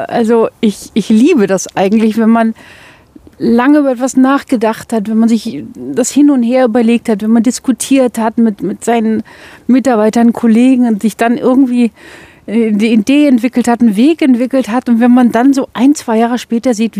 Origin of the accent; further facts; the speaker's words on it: Bochum, North Rhine-Westphalia, Germany; aber ich komme Uni aus Bochum, ja?